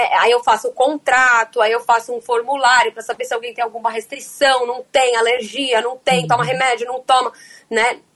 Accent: Ubatuba, São Paulo, Brazil; como eu sou, né, de Ubatuba. Praticamente eu sou de Ubatuba, né? Na verdade, eu nasci em São Paulo, com 19 dias eu já tava molhando meus pés em Ubatuba, na Itamambuca.

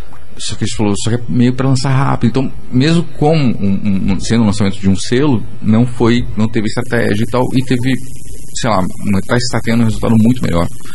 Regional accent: Curitiba, Paraná, Brazil; a gente é de Curitiba

